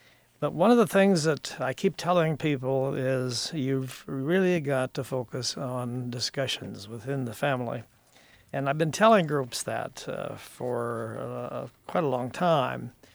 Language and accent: English; Iowa, United States; I grew up in Appanoose County near Seymour, and that's almost to Missouri.